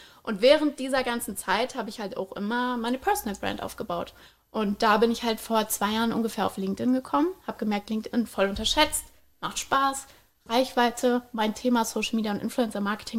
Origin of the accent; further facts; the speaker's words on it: Frankfurt, Hesse, Germany; Als Frankfurterin ganz, ganz schlimm.